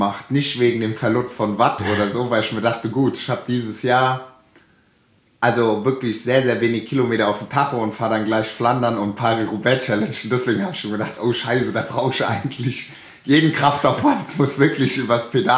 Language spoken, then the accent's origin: German; Hesse, Germany; weil so bei uns in Hessen und so, da sagt man ja auch immer Mosche.